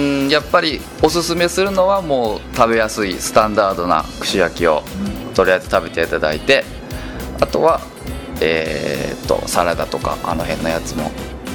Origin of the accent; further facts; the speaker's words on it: Tottori, Japan; 私の地元が鳥取ということもあり、で友達が漁師をしているので